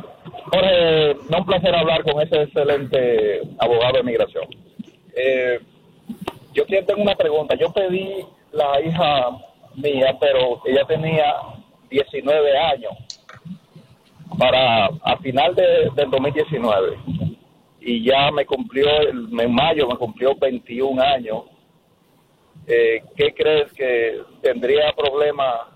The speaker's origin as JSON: {"language": "Spanish", "region": "Santo Domingo", "country": "Dominican Republic", "said": "Santo Domingo, República Dominicana."}